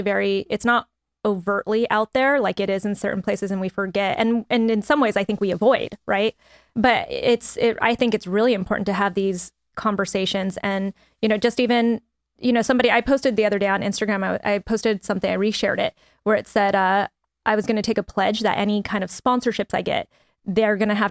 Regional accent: New Mexico, United States; now in Los Angeles, United States; I grew up in New Mexico, wherever it's actually predominantly Latino

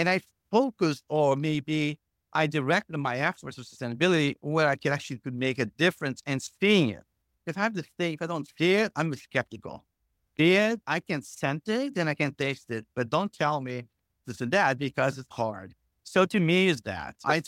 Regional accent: Brazil; Growing up in Brazil was magical

